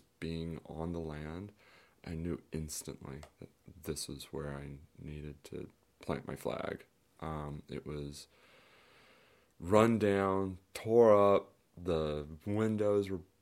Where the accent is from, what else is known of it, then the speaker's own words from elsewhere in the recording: Deltaville, Virginia, United States; also born or lived in New York City; I'm originally from Virginia, tiny little town called Deltaville, which is right on the Chesapeake Bay between two fairly large rivers.